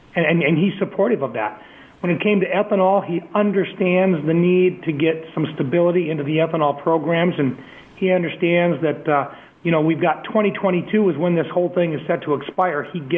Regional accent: Midwest, United States; we're both from the Midwest. We understand what it is for row cropping, and at the same time, we understand, you know, livestock production, production ag in general.

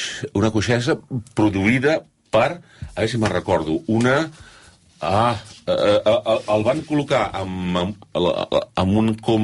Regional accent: Girona, Catalonia, Spain; Sí, jo sóc gironí.

